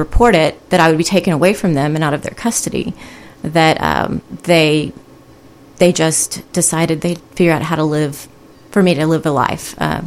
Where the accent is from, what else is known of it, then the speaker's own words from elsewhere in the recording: Texas, United States; So I walked into the office in Austin, Texas, because I'm from Texas